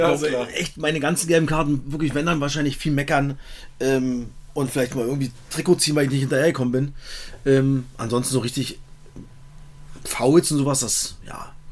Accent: East Germany, Germany; Bei uns im Osten Plinz hieß das.

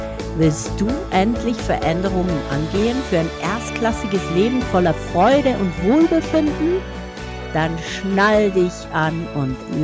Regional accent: Bern, Switzerland; unseres wunderschönen Hauses am Thunersee, wo ich aufgewachsen bin

